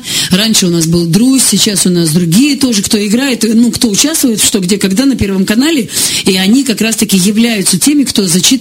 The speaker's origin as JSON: {"language": "Russian", "town": "Sukhumi", "region": "Abkhazia", "country": "Georgia", "tie": "born or raised there", "said": "Это воспоминание детства. Когда, знаешь, в детстве у нас в Сухуми мы садились прямо на улице"}